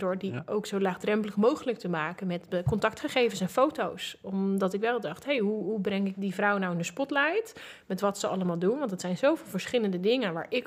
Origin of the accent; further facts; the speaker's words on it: Alphen aan den Rijn, South Holland, Netherlands; Alfa aan de Rijn.